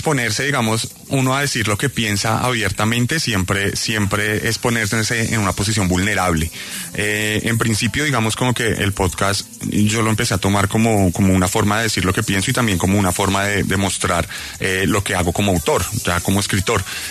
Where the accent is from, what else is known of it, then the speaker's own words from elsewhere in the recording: Colombia; porque hay una conexión como colombiano